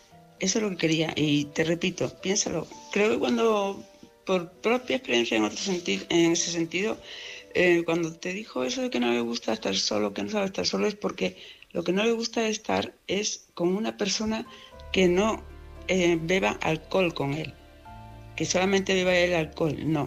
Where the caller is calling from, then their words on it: Palma, Balearic Islands, Spain; de Palma de Mallorca.